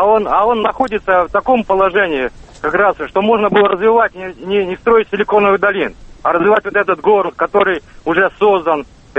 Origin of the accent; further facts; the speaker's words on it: Ukraine; now in Troitsk, Russia; я сам тоже с Украины, много лет прожил здесь, вот на севере был, в Подмосковье живу, сам с Украины, украинец.